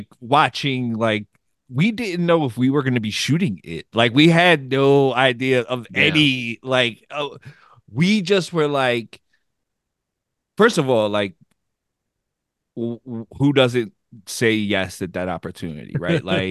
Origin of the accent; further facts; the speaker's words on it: Philadelphia, Pennsylvania, United States; I was a hooligan from Philly